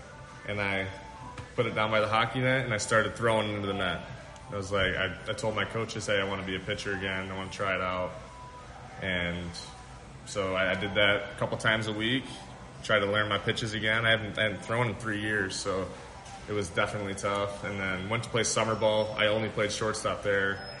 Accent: Detroit, Michigan, United States; Like, I come from Michigan, it's, you know, especially Detroit, especially on the road, it's like how people drive is how people are.

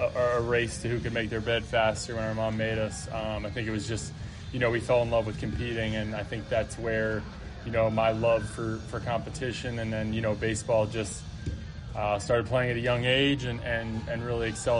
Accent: Langhorne, Pennsylvania, United States; I'm from Langhorne, Pennsylvania. Grew up in with three siblings, an older brother, younger sister, and a younger brother.

